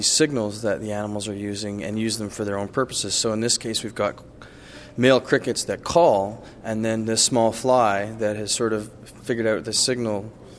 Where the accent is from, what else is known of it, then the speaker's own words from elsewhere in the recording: United States; now in Canada; I'm originally from the States